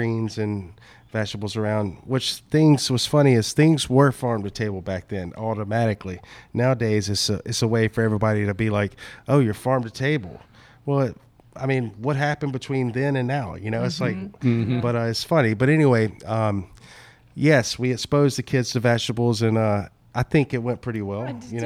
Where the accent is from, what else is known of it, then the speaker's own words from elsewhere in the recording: Mississippi, United States; And, you know, I grew up in Mississippi, about 2 hours north of New Orleans, but my parents always made me understand what it was like to sit in a nice restaurant.